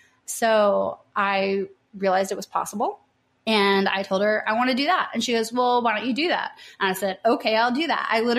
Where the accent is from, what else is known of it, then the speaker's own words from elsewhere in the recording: Tennessee, United States; because I'm from Tennessee. So I was in San Diego.